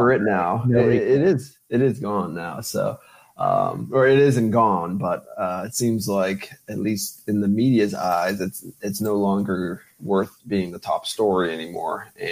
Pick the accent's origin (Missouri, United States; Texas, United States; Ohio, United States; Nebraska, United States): Ohio, United States; Austintown; because I grew up in Austin Town.